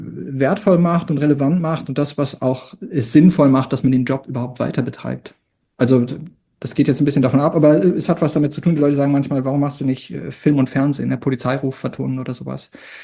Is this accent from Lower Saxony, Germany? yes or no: yes; Bad Harzburg, Lower Saxony, Germany; da in Bad Harzburg, wo ich groß geworden bin